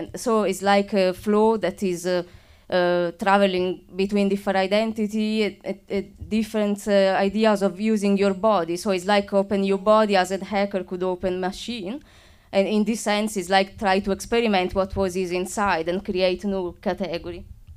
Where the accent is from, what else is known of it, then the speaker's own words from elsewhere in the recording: Italy; English is a second language; because I come from Italy